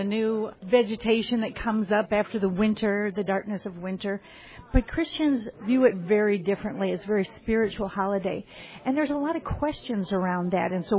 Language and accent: English; Minnesota, United States; because my best friend growing up in Minnesota was Catholic